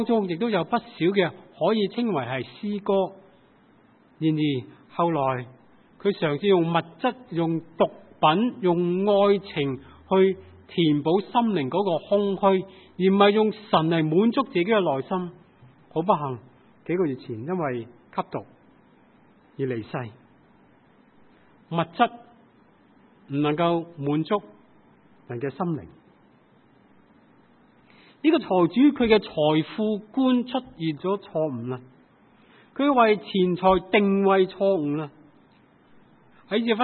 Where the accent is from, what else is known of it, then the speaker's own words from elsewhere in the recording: China; 正所谓我们中国人说，就算他打跛脚了，一世都不需要愁吃喝。